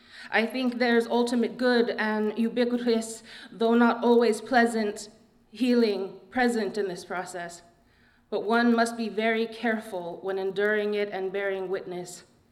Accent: New Mexico, United States; especially growing up in New Mexico, there was a target on my forehead.

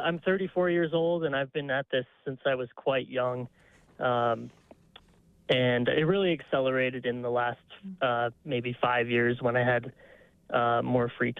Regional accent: Seattle, Washington, United States; I grew up skiing in the Pacific Northwest. I'm from Seattle originally.

